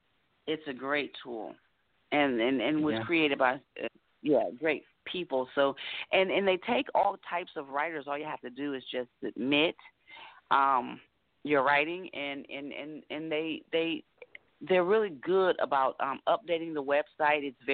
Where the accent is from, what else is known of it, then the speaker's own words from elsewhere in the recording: Anaheim, California, United States; I'm originally from Anaheim, California.